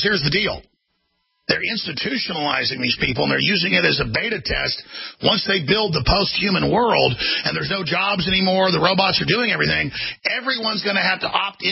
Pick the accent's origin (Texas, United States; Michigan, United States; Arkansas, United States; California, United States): Texas, United States; So I guess we are fellow Texans from the same stomping grounds.